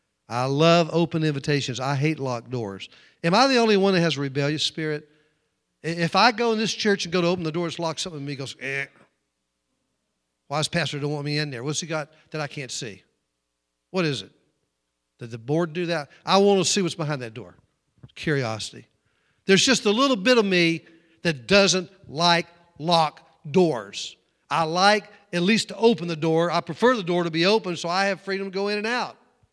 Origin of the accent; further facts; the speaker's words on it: the South, United States; I'm from the South.